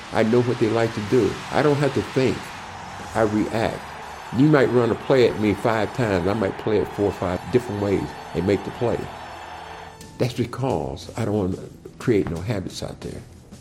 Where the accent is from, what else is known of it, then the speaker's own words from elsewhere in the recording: Shelby, United States; That's where I grew up in Shelby and got started.